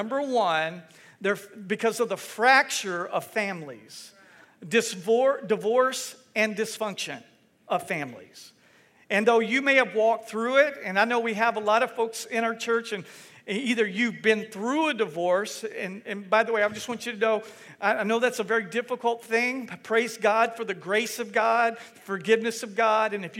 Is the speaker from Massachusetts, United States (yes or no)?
no; Texas, United States; moved away as an adult; now in Louisiana, United States; I'm not originally from here. Heidi and I aren't. We're from Texas. But we got to Louisiana as quick as we could. Louisiana's home, and so we love it here.